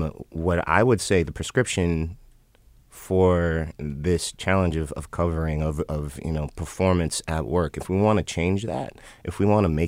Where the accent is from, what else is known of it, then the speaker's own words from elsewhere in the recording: Chicago, Illinois, United States; I'm from Chicago too, so I respect.